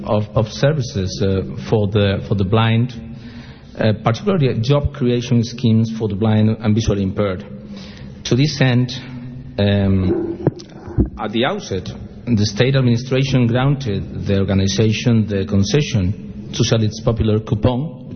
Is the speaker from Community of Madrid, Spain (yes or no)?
yes; Madrid, Community of Madrid, Spain; English is a second language; Even though I come from Madrid, I have just learned also to say Madrid, I feel here at home in the U.S. because this is like my second home. I have family living here.